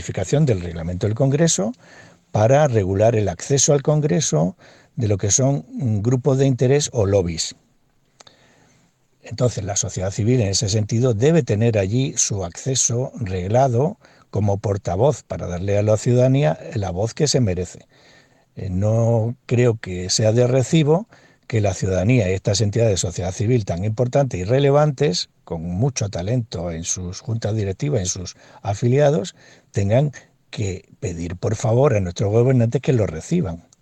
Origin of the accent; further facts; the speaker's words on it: Spain; Todos somos españoles y hermanos hispanoamericanos.